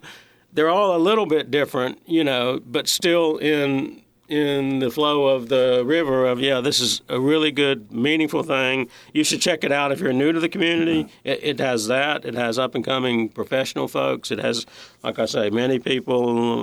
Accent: Tennessee, United States; I came from Tennessee, and I needed to quickly meet the leaders in the community.

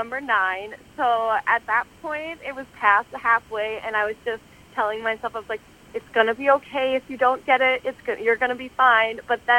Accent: Plainview, Minnesota, United States; Okay. So I'm from Plainview, Minnesota. It's a very small town. We have 3,000 people. I live outside of Plainview on my family's dairy farm.

